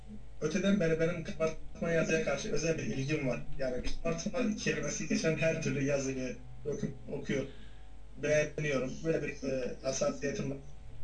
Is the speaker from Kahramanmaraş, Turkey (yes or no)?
yes; Kahramanmaraş, Turkey; Kahramanmaraşlıyım.